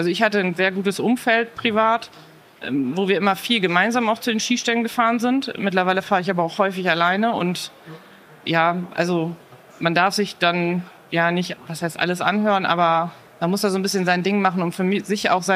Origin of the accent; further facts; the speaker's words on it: North Rhine-Westphalia, Germany; Ich komme ursprünglich aus dem Münsterland. Bin da auch familiär mit jagdlichem Hintergrund aufgewachsen.